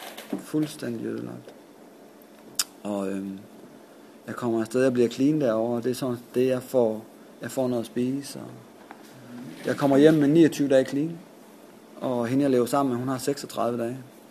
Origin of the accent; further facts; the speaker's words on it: Esbjerg, Region of Southern Denmark, Denmark; jeg er en addict fra Esbjerg, der gerne vil have en sponsor